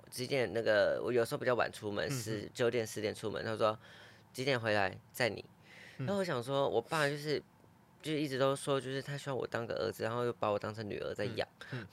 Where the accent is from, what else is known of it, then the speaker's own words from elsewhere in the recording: Chiayi, Taiwan; 因为我老家在嘉义，然后他们就是生活了三四十年都在嘉义。